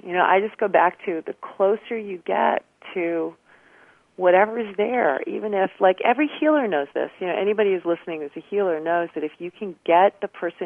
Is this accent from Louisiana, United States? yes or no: no; Garden City, New York, United States; I grew up in Garden City, Long Island. Which you know where that is, and had a really nice, sort of waspy, upper middle class family.